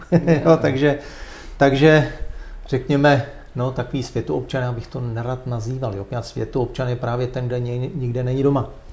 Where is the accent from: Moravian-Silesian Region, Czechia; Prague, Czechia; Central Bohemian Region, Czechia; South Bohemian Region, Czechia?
Prague, Czechia; moved away as an adult; also born or lived in Germany; já jsem hrdý rodilý Pražák, vinohraďák. Takže vlastně člověk v životě udělal takový kruh. Já jsem vlastně z Prahy odcházel, když mi bylo 20, šel jsem studovat architekturu do Německa.